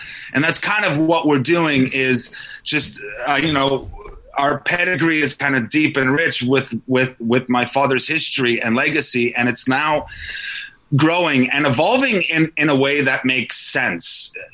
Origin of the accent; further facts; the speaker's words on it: Toronto, Ontario, Canada; Like my brothers and I, we grew up in the West End. I was born at St. Joe's